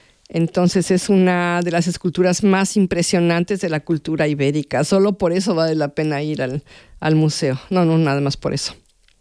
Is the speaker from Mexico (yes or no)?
yes; Mexico; yo soy mexicana